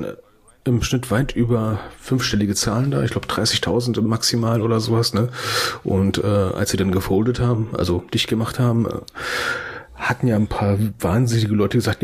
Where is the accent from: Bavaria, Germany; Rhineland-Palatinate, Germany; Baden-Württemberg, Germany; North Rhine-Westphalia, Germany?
North Rhine-Westphalia, Germany; Cologne; Ich komme aus Köln.